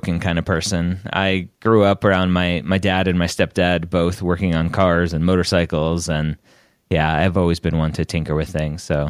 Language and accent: English; Redondo Beach, California, United States; I grew up in Los Angeles County in a city called Redondo Beach and lived there until I was about 12 or 13.